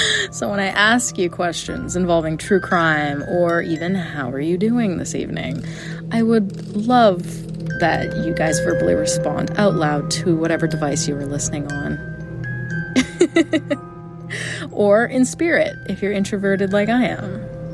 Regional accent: Canada; I'm Canadian, born and raised.

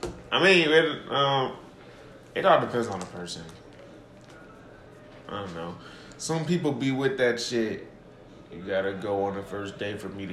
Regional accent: Chicago, Illinois, United States; I said, I'm from Chicago.

